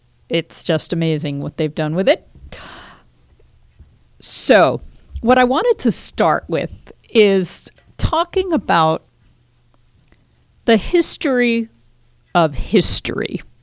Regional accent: New York, United States; also born or lived in California / France; I'm a New Yorker. I grew up in New York. I mean, I've lived in California. I've lived in the south of France. I've been around. But now I'm back in New York.

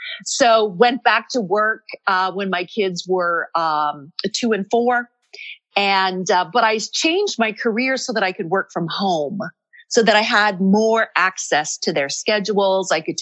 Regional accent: Michigan, United States; moved away as an adult; now in California, United States; So I'm a girl from Michigan that ended up in California for work in 1987.

